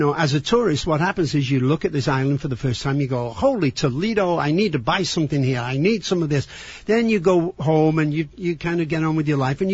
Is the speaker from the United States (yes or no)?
no; Manchester, North West England, United Kingdom; I'm from Manchester, and it's only 180 odd miles from Scotland.